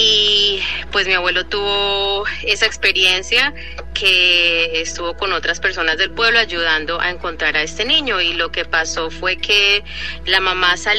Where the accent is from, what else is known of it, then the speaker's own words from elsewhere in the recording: Colombia; now in New Jersey, United States; yo soy colombiana pero vivo en Nueva Jersey.